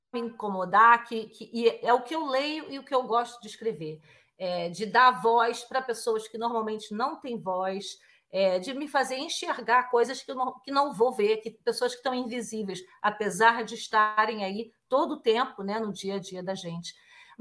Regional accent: Niterói, Rio de Janeiro, Brazil; É na região de onde eu venho, Niterói, eu sempre via os urubus.

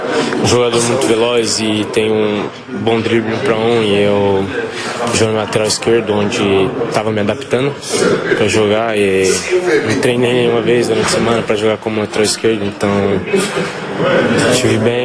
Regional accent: Brazil; Sou brasileira, mãe brasileira.

